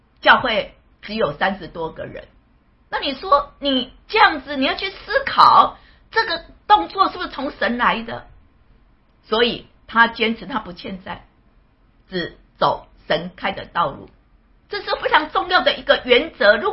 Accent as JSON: {"language": "Chinese", "country": "China", "said": "我从小教育我就是中国人，我就从小我就是这样，我就是中国人，是炎黄子孙"}